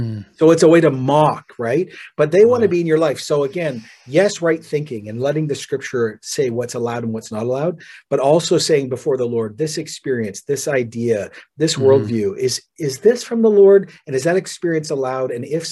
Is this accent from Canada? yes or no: yes; Canada; As a Canadian, I feel sick even mentioning it.